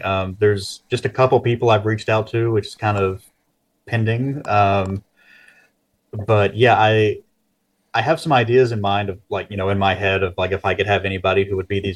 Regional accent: Virginia, United States; moved away as an adult; now in Vancouver, Canada; And I am not from Canada. I'm from Virginia, and so I didn't know anybody

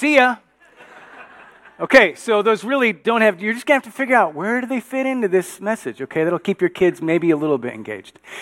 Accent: Chicago, Illinois, United States; Many of you know I'm from Chicago. I spent 20 years of my life just living outside the city

